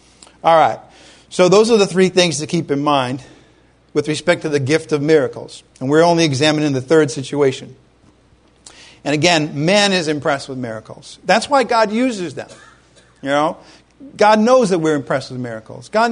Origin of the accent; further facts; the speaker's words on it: Rhode Island, United States; I grew up in Rhode Island. I'd look out and I'd look at the ocean